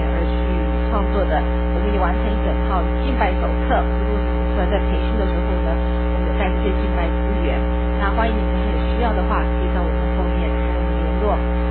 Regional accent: Houston, Texas, United States; 我们是从德州休斯顿来的，你知道我们德州人打招呼是用什么样打招呼？

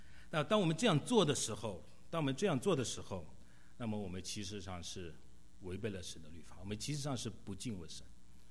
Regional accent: China; 因为我们中国人讲关系，对不对？讲关系，我们中国人从小的时候就受这样的教育

